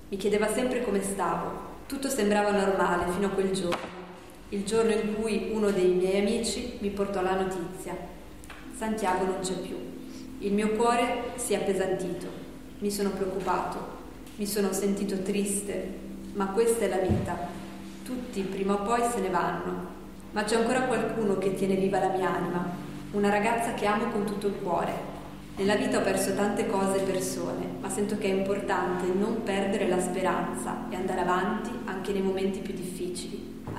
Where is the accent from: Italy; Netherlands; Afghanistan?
Afghanistan; da una terra che un tempo era ricca di conoscenze e cultura, un centro di potere e di grandezza. Vengo da una terra dove si parla la lingua più dolce del mondo, il persiano. La mia terra è l'Afghanistan. Sono nato in un paese che è sempre stato sotto l'ombra della guerra.